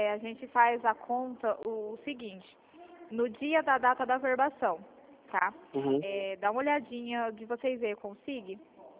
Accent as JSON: {"language": "Portuguese", "town": "Colíder", "region": "Mato Grosso", "country": "Brazil", "said": "Colíder, Mato Grosso. Você conhece?"}